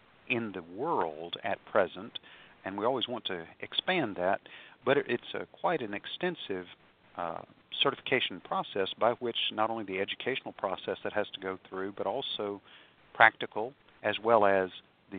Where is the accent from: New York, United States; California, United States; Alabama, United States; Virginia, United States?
Alabama, United States; I grew up in Alabama, though south of here in a small town